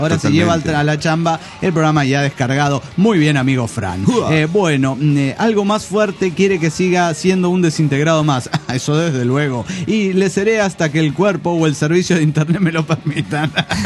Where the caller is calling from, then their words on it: Nogales, Sonora, Mexico; soy su amigo de Nogales, Sonora